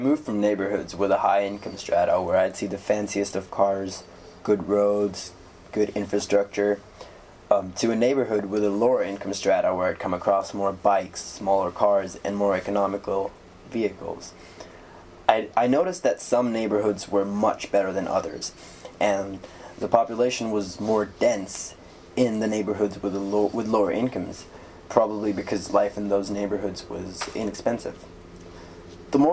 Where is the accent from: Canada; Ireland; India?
India; English is a second language; moved away as an adult; now in United States; So I grew up in India and spent all my life there until I moved to America for college.